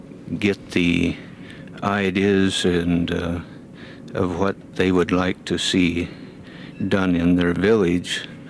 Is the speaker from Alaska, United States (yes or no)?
yes; McGrath, Alaska, United States; from the Yukon, Lower Yukon McGrath area.